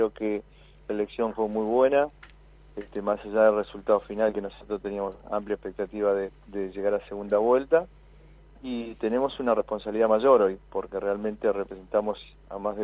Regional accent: Argentina

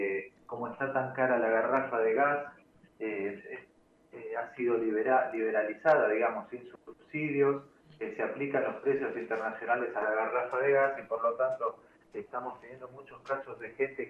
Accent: Argentina; Lo digo como argentino

